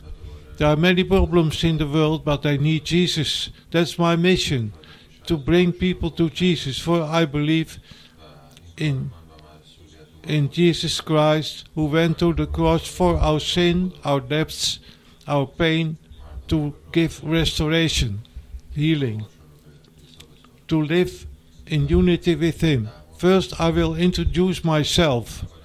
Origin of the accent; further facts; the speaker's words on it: Tienhoven, Utrecht, Netherlands; I come from Tienhoven at the Lek. Three people know it. 700 inhabitants between Utrecht and Rotterdam at the Lek, the River Lek.